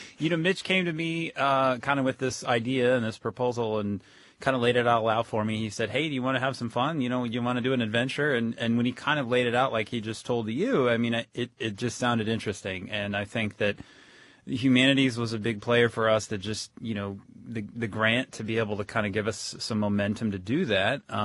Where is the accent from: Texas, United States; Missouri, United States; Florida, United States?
Florida, United States; born there; also born or lived in Indiana; I was born in Florida. I mean, I spent a lot of time in Florida, but I also spent a lot of time in Indiana.